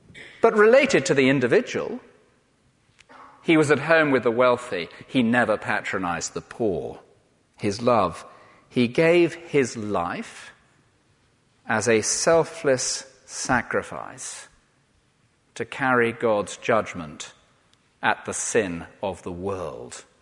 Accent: South West England, United Kingdom; because I grew up in the West Country, and so I know what they look like.

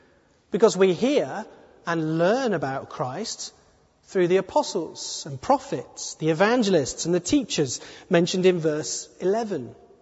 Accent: England, United Kingdom; Now I'm criticizing my own people here. I'm English, and I'm happy to be English.

